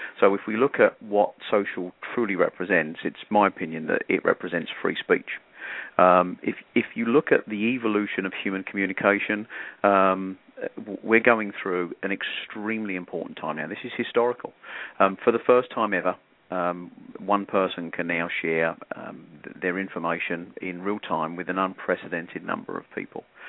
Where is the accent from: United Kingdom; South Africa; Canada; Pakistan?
United Kingdom; England; now in United States; I'm originally from just outside London, England. I've been in the US since the mid-90s. I got here about 94.